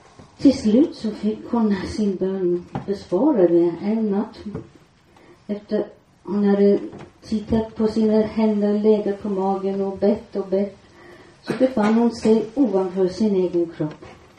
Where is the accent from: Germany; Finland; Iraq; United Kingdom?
United Kingdom; England; Swedish is a second language; now in Sweden; Och jag är från England